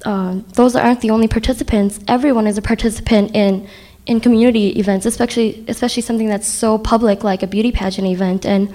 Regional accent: United States; growing up in America, you never, and being an and having refugee parents, you never really are able to put yourself in the societal context and understand where you're from.

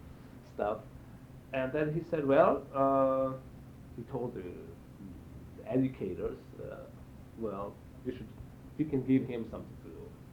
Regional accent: Israel; also born or lived in Hungary; I was born in Hungary, but I was one when my parents came to Israel.

